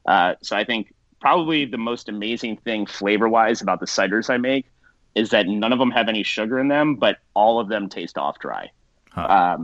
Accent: Baltimore, Maryland, United States; I grew up in Baltimore, which is only, you know, 45 minutes northeast of here.

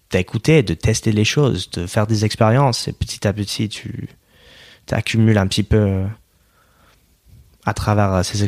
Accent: Oregon, United States; French is a second language; Moi, je viens de l'État d'Oregon, okay, juste au nord de la Californie, dans la côte ouest.

